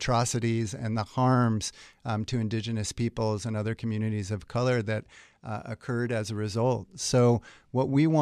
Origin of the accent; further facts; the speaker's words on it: San Diego, California, United States; When I was a young person growing up in San Diego, we would regularly go down to Mexico for an evening, at lunch, and a night.